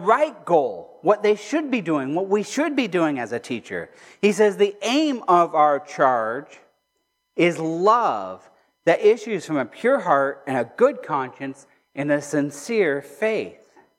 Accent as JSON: {"language": "English", "region": "California", "country": "United States", "said": "I came from California. We didn't have Regents. Yay for California, right?"}